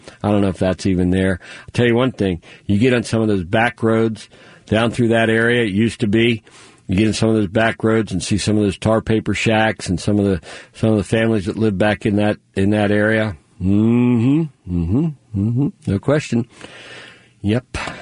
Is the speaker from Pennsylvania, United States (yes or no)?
yes; Pennsylvania, United States; growing up on the Juniata River in Pennsylvania brought out my love for smallmouth bass.